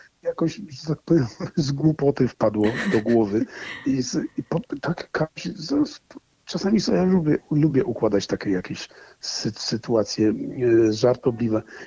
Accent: Silesian Voivodeship, Poland; że ja jestem Ślązakiem, stąd jestem rodowitym i oczywiście jestem Polakiem narodowości śląskiej

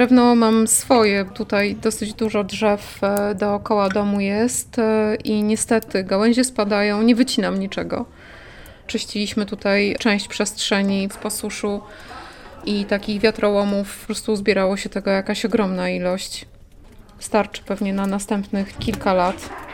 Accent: Warsaw, Masovian Voivodeship, Poland; Pochodzę z Warszawy. Urodziłam się, wychowałam, skończyłam tam wszystkie szkoły. Tam był cały mój świat, wszyscy znajomi, przyjaciele, rodzina.

